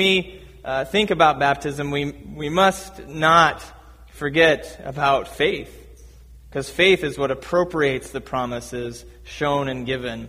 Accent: Nebraska, United States; I grew up in Nebraska in a very Roman Catholic city, grew up in a largely Roman Catholic neighborhood.

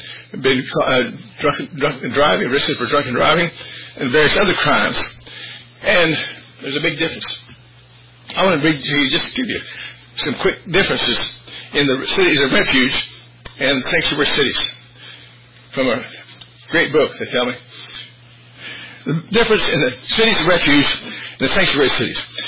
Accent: Indianapolis, Indiana, United States; And I'm from Indianapolis. I spent 30 years there.

